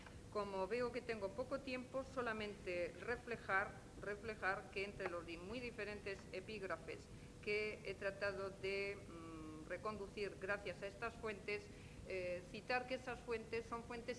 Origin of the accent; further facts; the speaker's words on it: Basque Country, Spain; Yo, como vengo del País Vasco y no quiero entrar a hacer política